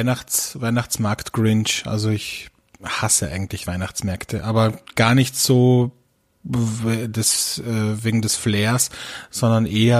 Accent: Austria; bei uns in Österreich

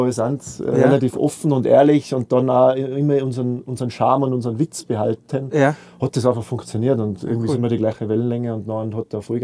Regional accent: Tyrol, Austria; Man als Tiroler und als Motorsportler

